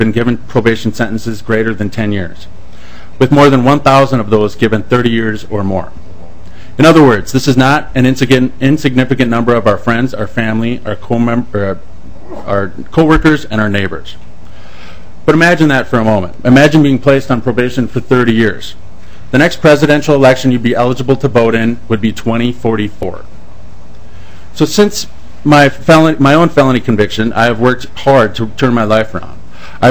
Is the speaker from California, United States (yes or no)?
no; Owatonna, Minnesota, United States; Growing up in Owatonna, I was taught that the right to vote is not just an important sacred right